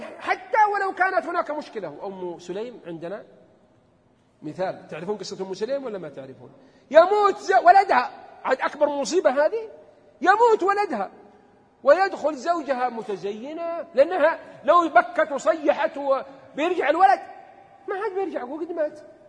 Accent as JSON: {"language": "Arabic", "town": "Abha", "region": "Asir", "country": "Saudi Arabia", "said": "هذه أحسن شيء عندنا في أبها لأن ما عندنا إلا ألف أكثر حاجة"}